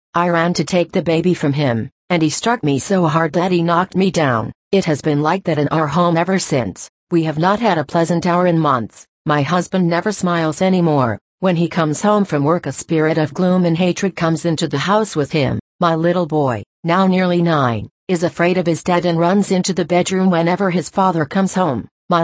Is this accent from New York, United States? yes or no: no; Utah, United States; We grew up together in the First Ward in Liberty Stake.